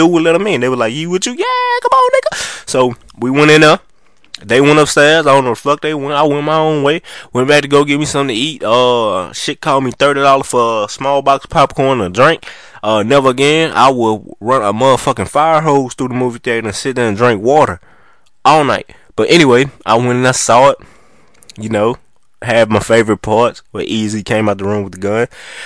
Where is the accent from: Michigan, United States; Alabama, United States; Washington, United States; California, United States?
California, United States; I swear to God, I'm from California and I ain't been past the Louisiana state line.